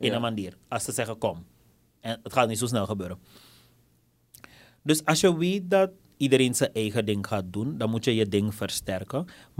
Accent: Suriname; En wij als Surinamers, ik denk dat we veel van elkaar horen.

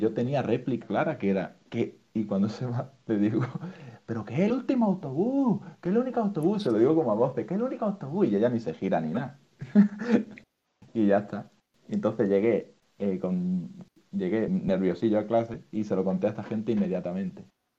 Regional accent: Málaga, Andalusia, Spain; Yo soy de Málaga, ya es todo real. Soy de Málaga

